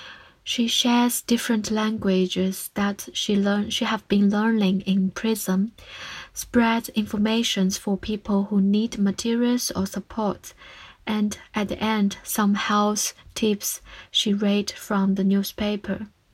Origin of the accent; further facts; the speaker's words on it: China; I grew up in China, or Dailu, mainland China, often called in Hong Kong. I was educated to be patriotic and believing in the Chinese Communist Party, CCP, for over 20 years.